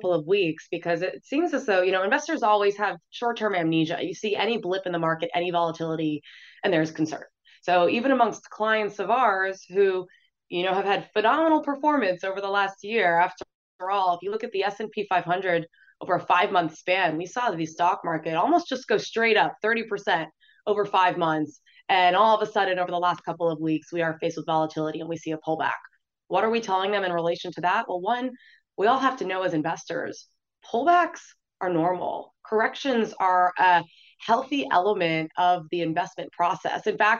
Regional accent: Florida, United States; And yes, I was part of the mass exodus down to Florida, but I tell everyone that I was raised here. I'm from Florida.

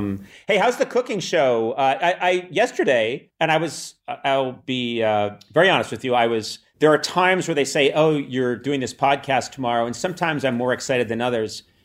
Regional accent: Boston, Massachusetts, United States; I'm from Boston

